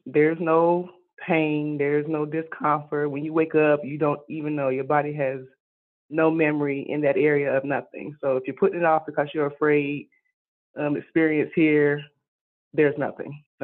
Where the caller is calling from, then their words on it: Gaslamp, North Carolina, United States; in Gaslamp, North Carolina.